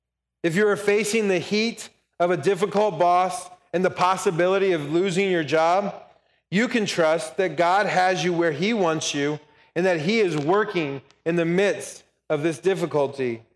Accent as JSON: {"language": "English", "region": "Colorado", "country": "United States", "tie": "born or raised there", "said": "Growing up in Colorado, this drastic temperature change is something that I am very familiar with."}